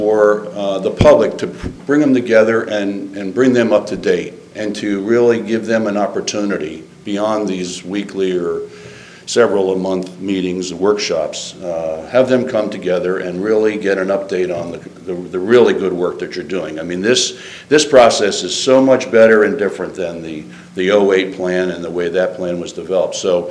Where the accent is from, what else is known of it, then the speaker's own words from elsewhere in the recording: New Jersey, United States; They are the Garden State, and I'm from the Jersey Shore, so I know all the benefits of the ocean and keeping clean waters